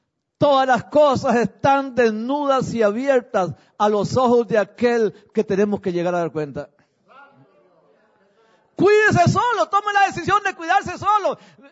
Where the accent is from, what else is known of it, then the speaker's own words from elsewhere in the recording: Costa Rica; Tal vez fue solo para decimos allá en Costa Rica, para vacilar un rato.